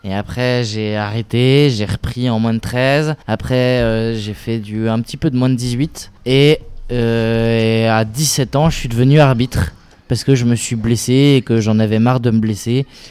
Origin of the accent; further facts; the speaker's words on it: Grand Est, France; parce que je suis Lorrain